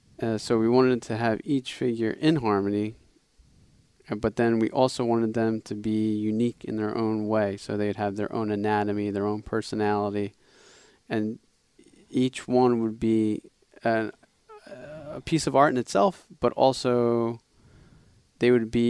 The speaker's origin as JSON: {"language": "English", "town": "Philadelphia", "region": "Pennsylvania", "country": "United States", "said": "My dad, you know, we're from the Philadelphia area. My dad was born in Philly."}